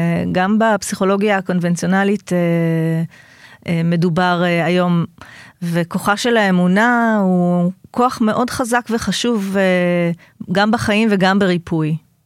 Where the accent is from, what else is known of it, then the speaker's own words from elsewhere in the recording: Savyon, Central District, Israel; גדלתי בסביון של פעם, לא היינו משפחה עשירה, מעשירי סביון.